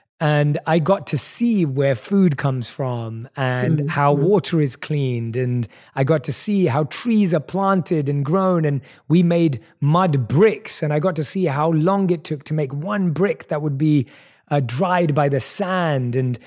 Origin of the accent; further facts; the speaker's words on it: London, United Kingdom; growing up in London, where I was born and raised.